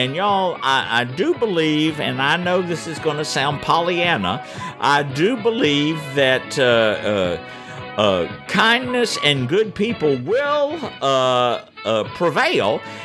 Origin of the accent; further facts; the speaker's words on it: Atlanta, Georgia, United States; growing up in Hatlanta, there was a children's program that came on called the Popeye Club.